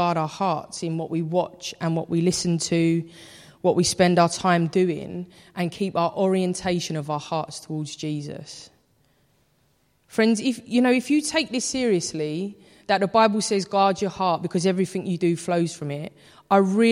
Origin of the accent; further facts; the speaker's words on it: London, United Kingdom; I'm from East London, of course I'm cynical.